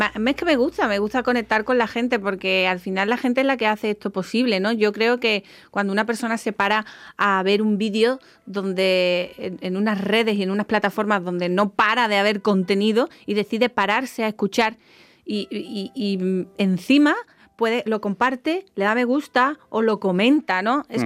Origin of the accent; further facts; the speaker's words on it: Seville, Andalusia, Spain; yo de Sevilla.